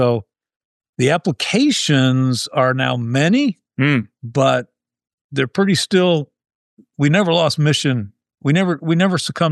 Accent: United States; I'm an American, so we must be next.

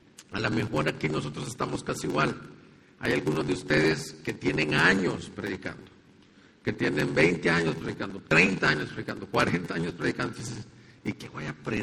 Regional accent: El Salvador; moved away as an adult; now in Ciudad Juárez, Mexico; Y somos salvadoreños los dos. Por eso se me escucha un acento, no es el acento de Juárez, ni de Monterrey, ni de ningún lado del norte. Somos salvadoreños

